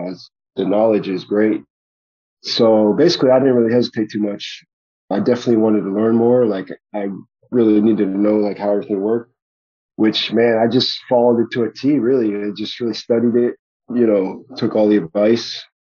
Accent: Florida, United States; But like I said, I'm from South Florida originally. And a lot of my, I mean, if you don't know, down there is like sober living home capital of the world.

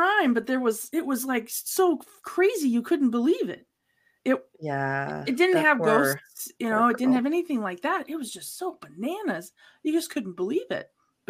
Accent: Wisconsin, United States; I'm from Wisconsin, so I know what a Youper is.

